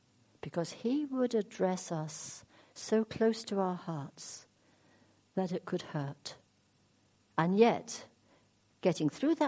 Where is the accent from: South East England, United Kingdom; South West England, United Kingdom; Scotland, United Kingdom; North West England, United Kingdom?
South West England, United Kingdom; accent: Devon; I come from Devon, and when I speak Devon, people think I'm a bit thick.